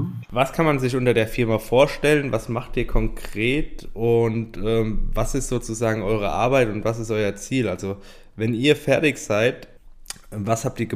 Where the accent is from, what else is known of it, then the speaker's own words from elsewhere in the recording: Mannheim, Baden-Württemberg, Germany; Ja, ich komme ja aus Mannheim, deshalb Heidelberg ist nicht weit von uns.